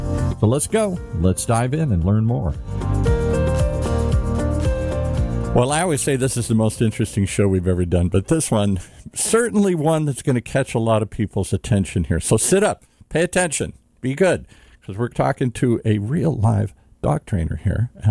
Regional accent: Michigan, United States; I grew up in Michigan.

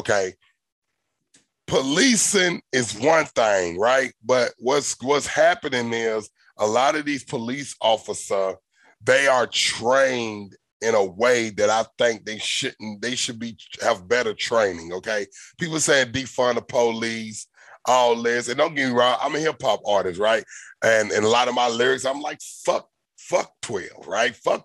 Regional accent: Southern US, United States; I grew up in the South, and the South is not the same.

